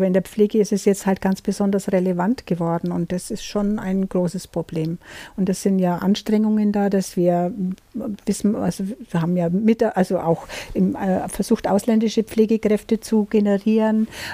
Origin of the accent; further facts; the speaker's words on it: Bavaria, Germany; ich komme ja aus Schwaben